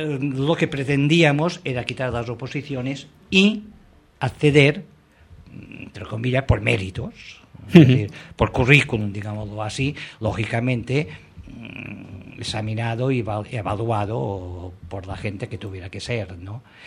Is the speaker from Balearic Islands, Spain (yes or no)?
yes; Balearic Islands, Spain; born there; accent: Mallorcan; como decimos en Mallorca, más acento mallorquín tengo, ¿no? Nací en Mallorca, trabajé bastante tiempo en Mallorca